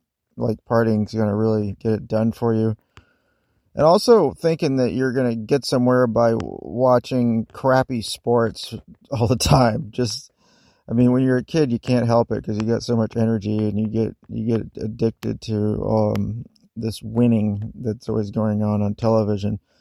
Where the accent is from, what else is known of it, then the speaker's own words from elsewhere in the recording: Virginia, United States; Yeah, so growing up in Virginia, I was blessed with parents that did believe in the New Age community.